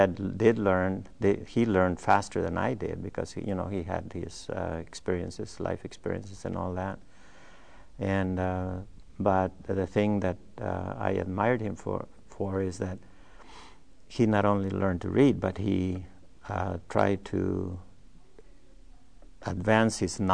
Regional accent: Ozuluama, Veracruz, Mexico; I was born in Osuluama, Veracruz, Mexico. January 27 of 1925.

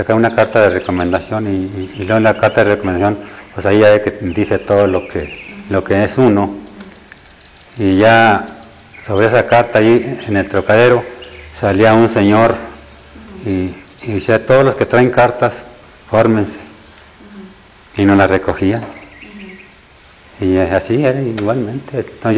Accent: Zacatecas, Mexico; yo iba allá a mi tierra, a Zacatecas.

